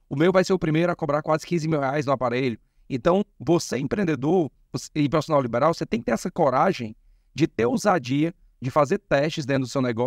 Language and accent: Portuguese; Fortaleza, Ceará, Brazil; eu sou do Ceará, sou nascido em Fortaleza, né? Honro o meu estado, do Ceará.